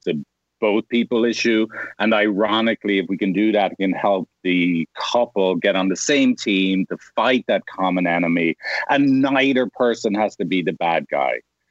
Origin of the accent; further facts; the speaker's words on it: Dublin, Leinster, Ireland; Yeah, so I'm from Ireland, Dublin.